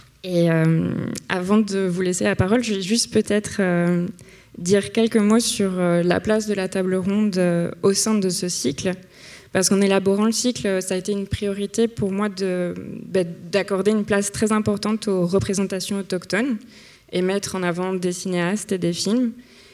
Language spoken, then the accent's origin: French; Quebec, Canada; Et moi, je suis québécoise et j'ai souvent entendu parler de survivance culturelle par rapport au Québec